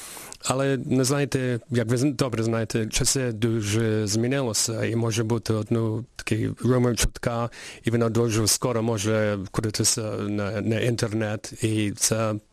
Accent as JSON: {"language": "Ukrainian", "country": "Canada"}